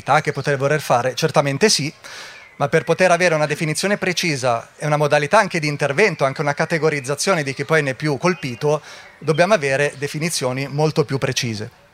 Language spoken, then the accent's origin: Italian; Milan, Lombardy, Italy; Io poi sono milanese, ascoltatore della radio